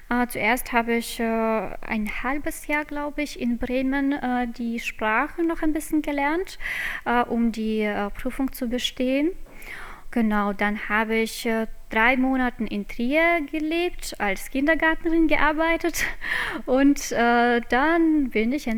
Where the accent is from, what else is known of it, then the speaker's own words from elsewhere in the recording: Riga, Latvia; also born or lived in Jūrmala; Ich bin in Riga geboren. Obwohl jetzt, also ich habe, bis ich, glaube ich, 14 war oder 15 war, habe ich in Riga gelebt. Und dann sind wir nach Jūrmala umgezogen.